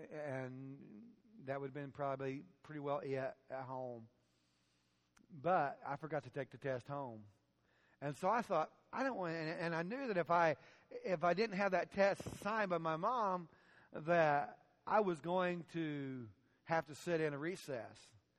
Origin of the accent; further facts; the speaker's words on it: Illinois, United States; and she was from my hometown in Southern Illinois. Her dad and my dad showed cows together in the summertime.